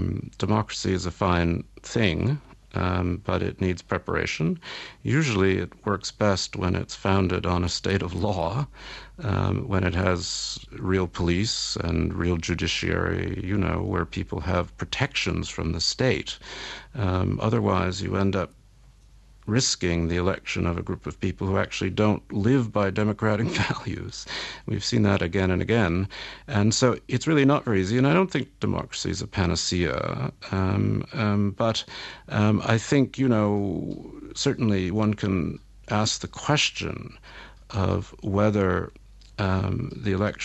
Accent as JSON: {"language": "English", "country": "United States", "said": "I'm an American journalist, and Israel's ties to America are very strong."}